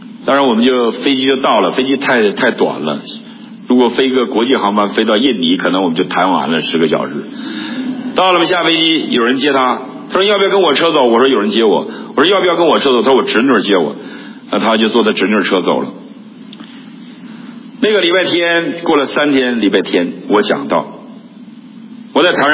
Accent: China; 因为我们大陆人不用谦卑，用谦虚，对不对？

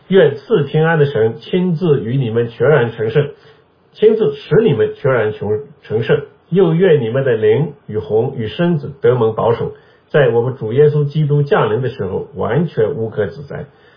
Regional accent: China

